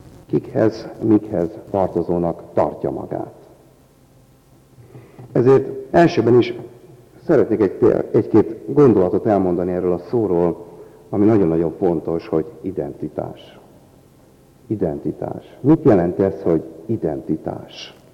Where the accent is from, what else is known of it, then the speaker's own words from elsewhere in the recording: Hungary; Példának okáért magyar vagyok.